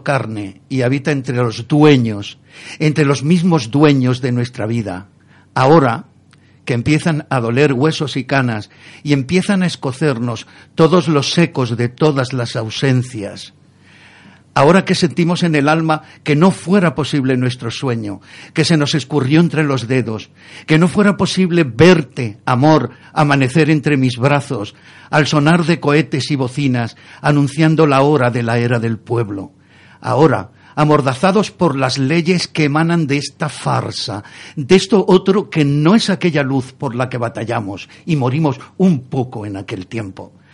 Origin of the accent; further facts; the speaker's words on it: Andalusia, Spain; Bueno, yo soy muy andaluz y muy emotivo y muy emocional.